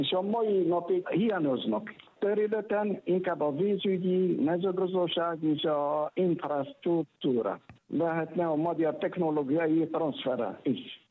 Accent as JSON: {"language": "Hungarian", "town": "Tlemcen", "region": "Tlemcen Province", "country": "Algeria", "tie": "born or raised there", "also_born_or_lived": "Szeged, Hungary", "second_language": "Hungarian", "said": "Algériá Tlemcen nevű városában születtem 1956. március 21. Ma is itt élek algériai feleségemmel és 3 gyerekemmel."}